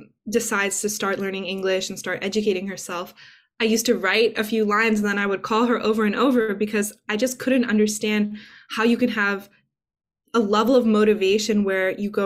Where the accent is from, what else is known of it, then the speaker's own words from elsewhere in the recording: United States; And as an American, I think growing up, I had this perception